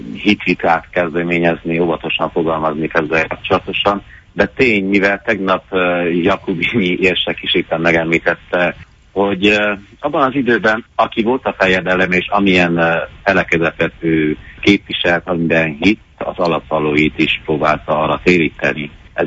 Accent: Ditrău, Harghita, Romania; Ditró, a szülőfalom, ahol születtem, ahol felnőttem. Gergyó Ditró.

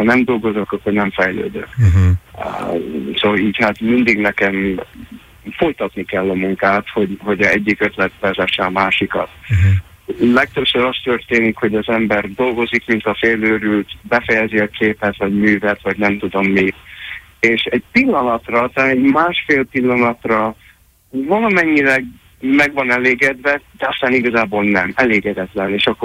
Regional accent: Cleveland, Ohio, United States; itt Clevelandban nőttem föl, és itt jártam a képzőművészeti főiskolába, a Cleveland Institute of Art-ba

